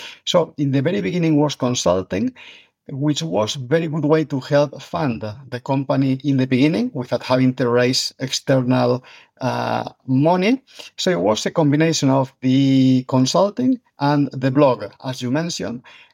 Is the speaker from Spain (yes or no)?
yes; Spain; English is a second language; which is obviously I'm from Spain, as some of your very smart listeners will detect in my accent.